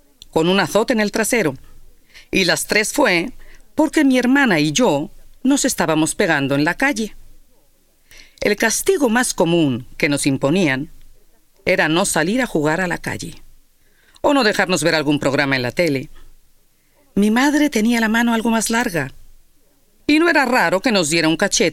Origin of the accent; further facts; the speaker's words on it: Seville, Andalusia, Spain; soy de Sevilla, España. De pequeña recuerdo que lo único que verdaderamente sacaba a mis padres de sus casillas